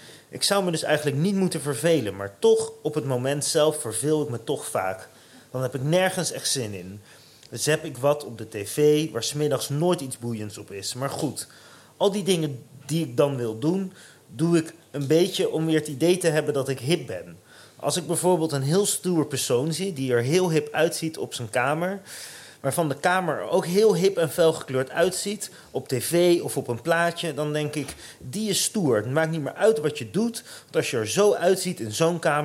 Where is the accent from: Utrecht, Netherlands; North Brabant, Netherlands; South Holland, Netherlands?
Utrecht, Netherlands; now in Amsterdam, Netherlands